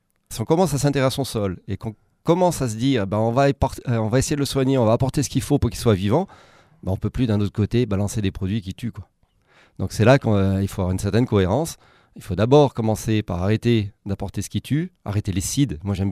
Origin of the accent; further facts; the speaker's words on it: Grenoble, Auvergne-Rhône-Alpes, France; Et puis que moi, je suis grenoblois et que je connaissais les débouchés sur Grenoble.